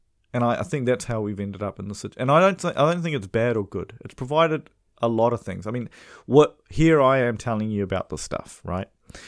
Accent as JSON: {"language": "English", "country": "India", "said": "Look, I'm Indian. We're into our tea dunking, right? And maybe it was forced upon us by the British, maybe."}